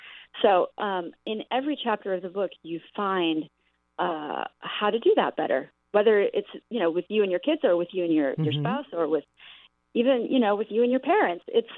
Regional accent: Wisconsin, United States; born or raised there

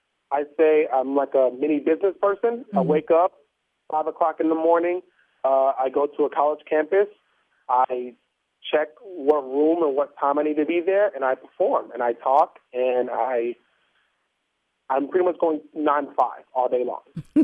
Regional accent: Houston, Texas, United States; Well, I am from Houston, Texas, and I joined the team.

